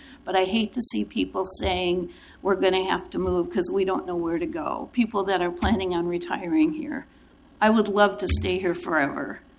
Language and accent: English; Gresham, Oregon, United States; I'm from Gresham, who Portland is coming to visit, which we've heard.